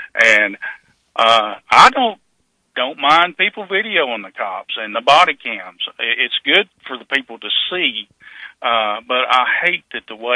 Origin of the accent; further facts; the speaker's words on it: the South, United States; Well, you know, I grew up in the South, in my little hometown. I didn't see a black person until I got to high school.